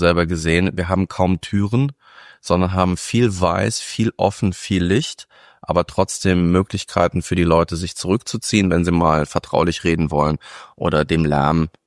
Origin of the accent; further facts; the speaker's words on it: Saarland, Germany; born there; now in Darmstadt, Germany; Nein, ich bin gebürtiger Saarländer und wohne jetzt in Darmstadt.